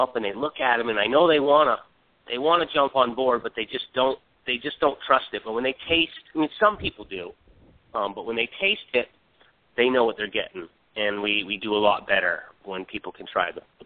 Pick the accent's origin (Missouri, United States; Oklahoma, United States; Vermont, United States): Vermont, United States; Burlington; now in Florida, United States; Well, I'm from Burlington, Vermont, and about, I'd say 15 years ago now, a friend of mine who owned a small blueberry farm said that they hired a winemaker